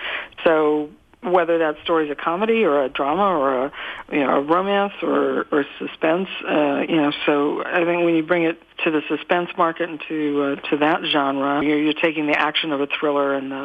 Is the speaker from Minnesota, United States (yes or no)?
yes; Minnesota, United States; Well, I'm from Minnesota originally